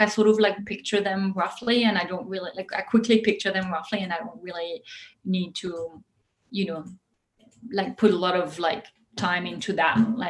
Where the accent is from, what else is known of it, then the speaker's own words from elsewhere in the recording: Île-de-France, France; I grew up outside Paris, about 40 minutes south, southeast. And I've always loved the city deeply. I've never lived there, but I've gone there many, many times